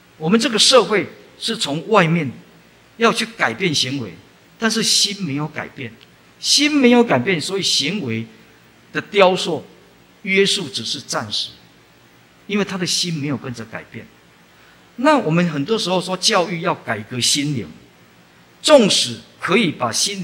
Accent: Taiwan; 现在全世界人都是说我们台湾人为了赚钱啊

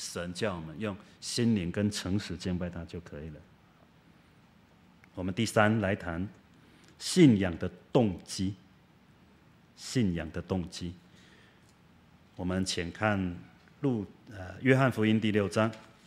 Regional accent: Taiwan; born there; 为什么我们出生在台湾呢？

